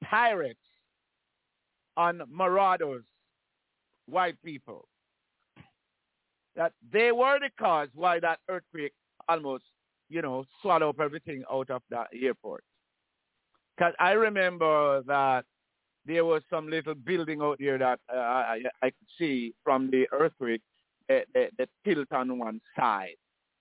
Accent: Jamaica; moved away as an adult; I mean, in my growing up in Jamaica for like 27 years

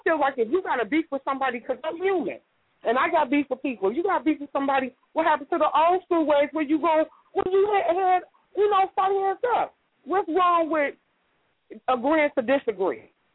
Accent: Chicago, Illinois, United States; I'm from Cabrini. I know how it go.

